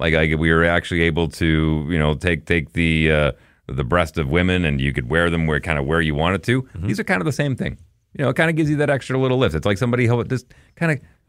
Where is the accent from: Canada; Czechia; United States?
Canada; Fort McMurray, Alberta; also born or lived in Edmonton / Calgary; now in Winnipeg, Canada; I'm an adopted son of Winnipeg. I've been here 21 years now, almost 21 years. I'm coming up on that in January. And to me, after growing up in Fort McMurray, spending some time in Edmonton and Calgary, this is my home.